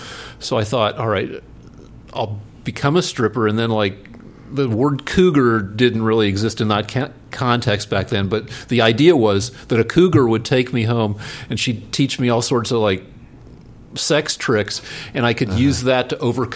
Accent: Boulder, Colorado, United States; No, I grew up in Boulder.

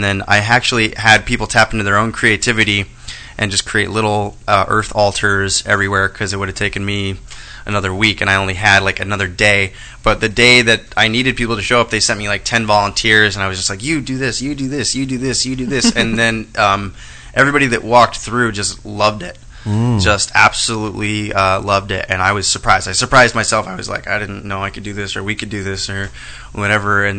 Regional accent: Reno, Nevada, United States; also born or lived in Olympia, Washington; now in Portland, United States; I grew up in Reno, Nevada, which I don't like to admit, and then I've been living in Portland for the last 3 years. I went to school in Olympia, Washington, and Evergreen.

